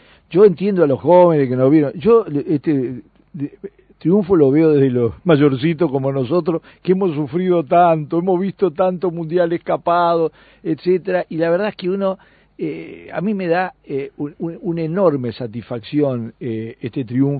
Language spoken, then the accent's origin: Spanish; Uruguay; Yo entiendo bastante bien el francés porque como buen uruguayo lo estudié en el liceo